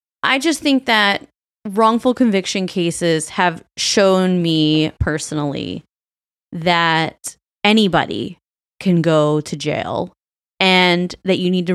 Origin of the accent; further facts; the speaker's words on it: Baltimore, Maryland, United States; I had a canopy bed, but it doesn't mean I was rich. I grew up in Baltimore.